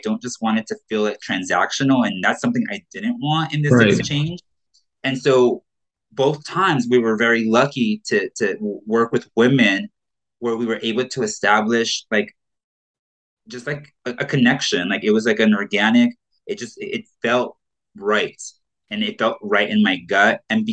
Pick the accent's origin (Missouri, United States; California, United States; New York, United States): California, United States; lived in California, which I am from California.